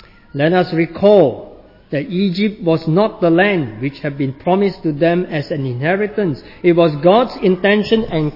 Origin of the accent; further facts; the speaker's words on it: Singapore; I'm from Singapore. And Singapore, as you know, is a very rich and a developed country right now.